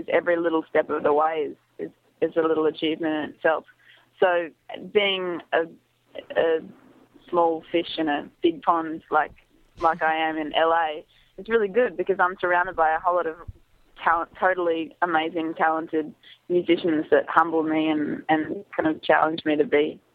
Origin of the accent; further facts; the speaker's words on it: Melbourne, Victoria, Australia; I was born in Melbourne.